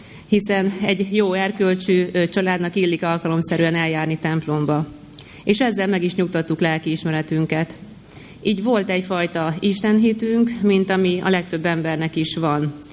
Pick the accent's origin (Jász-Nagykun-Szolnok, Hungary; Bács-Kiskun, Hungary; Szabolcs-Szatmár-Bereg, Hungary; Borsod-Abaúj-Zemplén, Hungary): Szabolcs-Szatmár-Bereg, Hungary; Kisvárda; Kelet-Magyarországon egy kisvárosban, Kisvárdán nőttem fel.